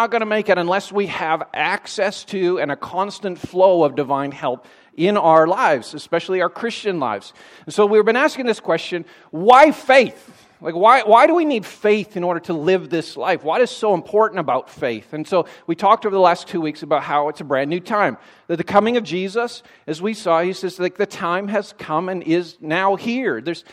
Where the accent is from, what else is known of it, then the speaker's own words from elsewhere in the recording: Kelowna, British Columbia, Canada; a mountain range that runs between Vancouver, where I went to Bible college, and my hometown, which is in Kelowna.